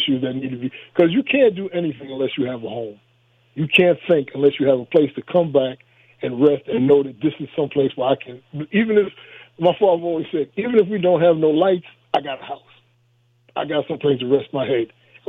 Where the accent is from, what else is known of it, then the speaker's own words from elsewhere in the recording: Queens, New York, United States; I mean, you know, I grew up in Queens